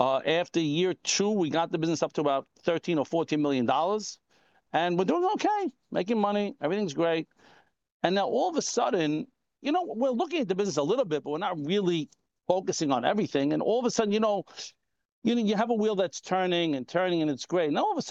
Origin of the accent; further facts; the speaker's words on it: Brooklyn, New York, United States; Okay. So my accent does not give it away. You're right. I don't know why people think that, but yes, I am from